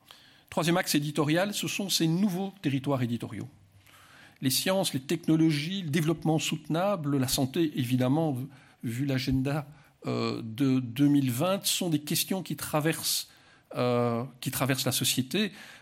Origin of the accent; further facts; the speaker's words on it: Belgium; Alors, je viens de Belgique. Pour nous, la proximité, c'est quand on a fait 50 kilomètres.